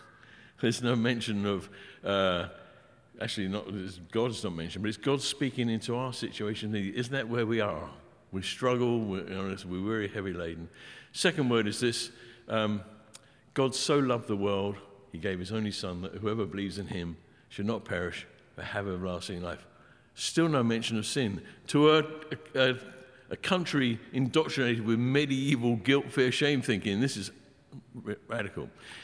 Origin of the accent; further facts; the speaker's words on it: England, United Kingdom; I'm an Englishman. Got a bad accent.